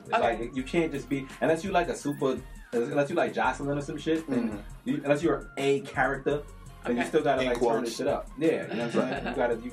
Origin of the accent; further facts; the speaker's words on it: Jamaica; In my mind, I'm saying, fuck out of here, but I'm Jamaican and very respectful, and I'm not going to disrespect somebody's mom.